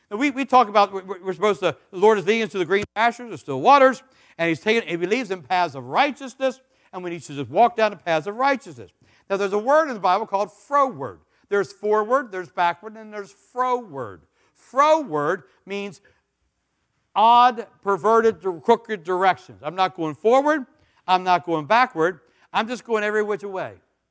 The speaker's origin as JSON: {"language": "English", "country": "United States", "said": "I have freedom. I'm an American. And as an American, I choose to stay in the confines of God."}